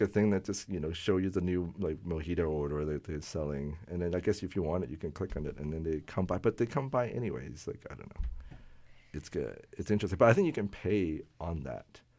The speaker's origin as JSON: {"language": "English", "town": "Winnipeg", "region": "Manitoba", "country": "Canada", "said": "when I'm from Winnipeg"}